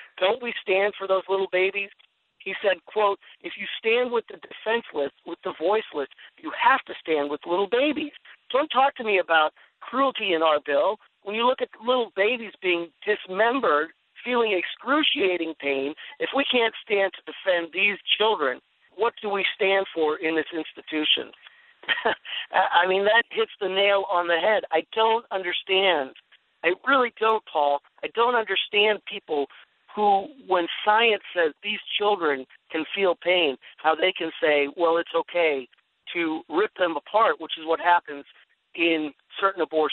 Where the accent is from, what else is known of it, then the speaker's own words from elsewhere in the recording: Pennsylvania, United States; But, oh, yeah, that's my home state.